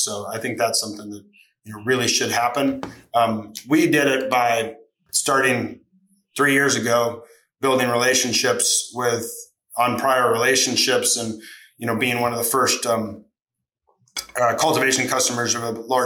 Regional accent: Santa Barbara, California, United States; the Santa Barbara Bowl, which is a 5,000 person outdoor venue in Santa Barbara, which is my hometown, for 17 years.

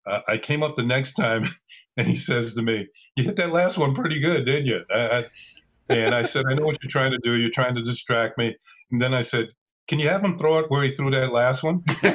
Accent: Mount Vernon, United States; I was from Mount Vernon, so I stayed with my parents.

